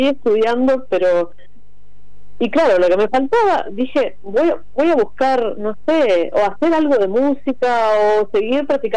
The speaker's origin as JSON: {"language": "Spanish", "region": "Rivera", "country": "Uruguay", "tie": "born there", "said": "Yo nací en Rivera."}